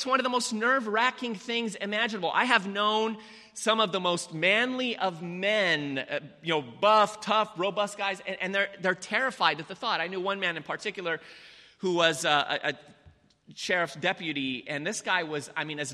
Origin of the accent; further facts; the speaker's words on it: Lebanon; English is a second language; moved away; I have been infatuated with the English language ever since I came here from Lebanon back in 1980, having not spoken a lick of English then.